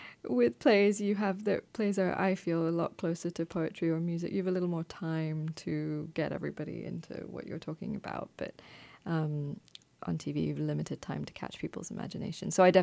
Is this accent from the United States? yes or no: no; India; also born or lived in England; I grew up in India and spent a long time, I did high school in England, and so had experienced a lot of different changes, I think, in my life in a compressed amount of time.